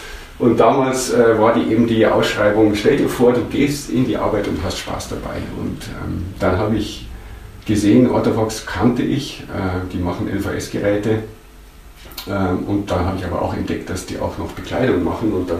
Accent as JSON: {"language": "German", "town": "Bad Wiessee", "region": "Bavaria", "country": "Germany", "tie": "born or raised there", "said": "Ich bin am Tegernsee aufgewachsen, in Bad Wiessee."}